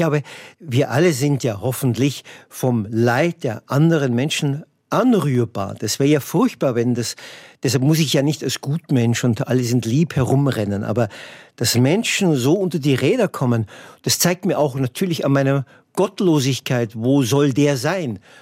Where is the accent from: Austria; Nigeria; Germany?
Germany; natürlich bin ja Deutscher und ich habe keine Schuld, aber ich habe eine Erbverantwortung